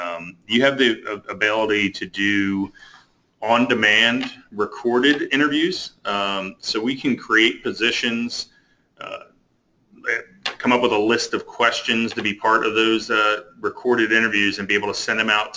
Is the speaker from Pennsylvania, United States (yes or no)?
yes; Pennsylvania, United States; So I grew up in Pennsylvania. Went to Penn State University on a ROTC scholarship and was commissioned in the Marine Corps back in 1987 when I graduated Penn State.